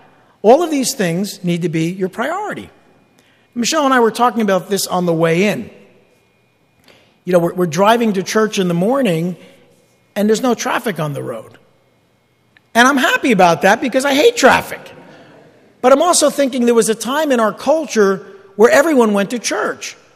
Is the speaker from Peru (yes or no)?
no; East Rutherford, New Jersey, United States; I grew up in East Rutherford over here